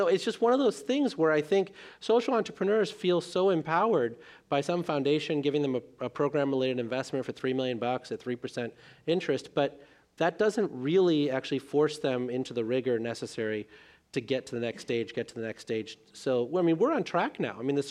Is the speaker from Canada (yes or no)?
no; India; born there; whether you're trying to provide drinking water to the village that I was born in India